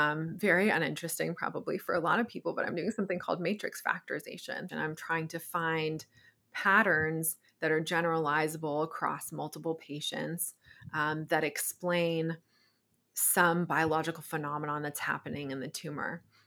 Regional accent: East Coast, United States; So I grew up in the East Coast of the U.S.

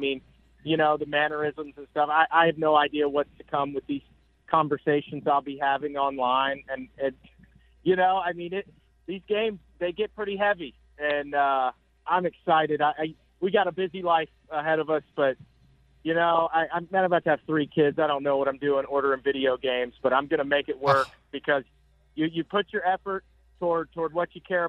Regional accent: Tennessee, United States; I mean, I'm from Tennessee, you know. It was a rare occasion.

